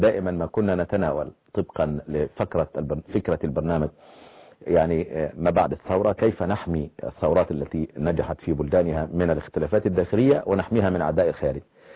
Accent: Egypt; عندنا في مصر دعاء كثر

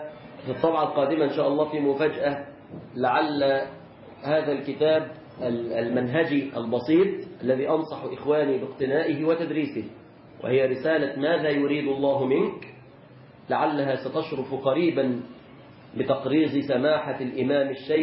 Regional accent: Mansoura, Dakahlia, Egypt; born there; ولدت قبلكم في مدينة المنصورة.

